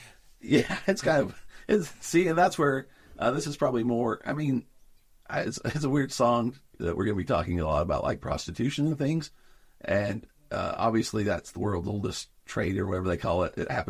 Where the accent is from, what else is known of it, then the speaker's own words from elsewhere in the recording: Nephi, Utah, United States; for us growing up in Nephi, this was a nod back to, okay, Brandon acknowledges and remembers Track Street